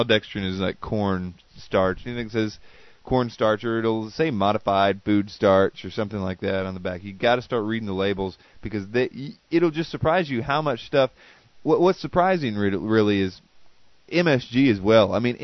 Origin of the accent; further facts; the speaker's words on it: the South, United States; I'm from the South, so I call everything Cokes